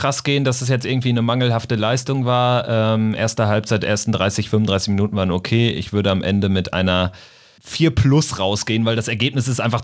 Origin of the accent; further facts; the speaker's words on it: Lippstadt, North Rhine-Westphalia, Germany; Ich komme so aus der Region Lippstadt 08. Von daher, ist eher so meine Gegend.